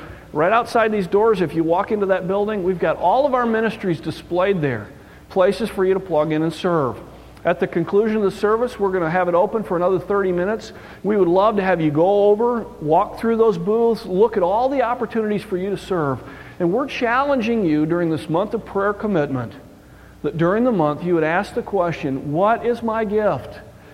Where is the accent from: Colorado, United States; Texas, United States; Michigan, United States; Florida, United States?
Michigan, United States; Growing up in Michigan, everything was fast-pitch softball